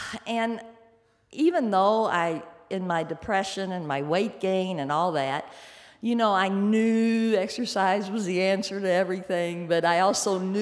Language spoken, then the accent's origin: English; Louisville, Kentucky, United States; I grew up in Louisville, Kentucky, and in my generation, gently reared young ladies were treated to tap and ballet lessons by their parents.